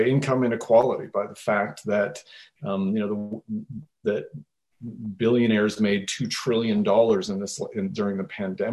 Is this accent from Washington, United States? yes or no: yes; Spokane, Washington, United States; especially that moment in my hometown where there were thousands of indigent workers, of hobos and tramps that were the fuel for the timber and mining industries. And Spokane at that time, 7 railroads are coming through